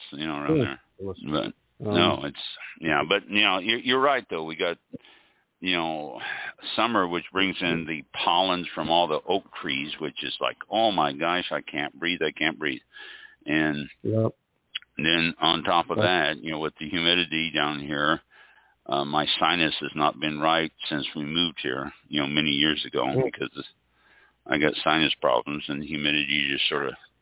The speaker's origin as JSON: {"language": "English", "region": "Midwest", "country": "United States", "tie": "born or raised there", "lives_now": "Florida, United States", "said": "I grew up in the Midwest."}